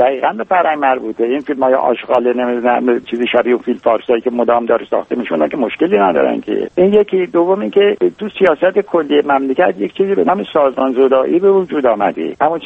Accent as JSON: {"language": "Persian", "region": "Khuzestan", "country": "Iran", "tie": "born or raised there"}